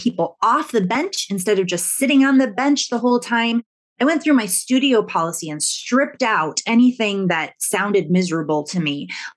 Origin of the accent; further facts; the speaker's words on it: United States; now in Canada; I'm American. I'm American through and through. And so if I try to take an American way of doing something and I throw it into a Canadian culture, it does not work well at all.